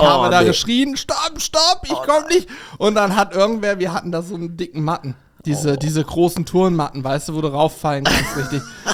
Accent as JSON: {"language": "German", "town": "Steinwedel", "region": "Lower Saxony", "country": "Germany", "tie": "born or raised there", "said": "Nee, Steinwedel. Steinwedel. Bei Lehrte."}